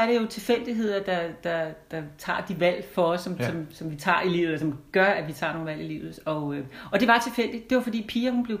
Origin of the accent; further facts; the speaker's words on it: Copenhagen, Capital Region of Denmark, Denmark; jeg er i Haderslev. Jeg bor i Haderslev, det har jeg gjort i mange år efterhånden, men oprindeligt, som man sikkert også kan høre på mig, så kommer jeg fra København.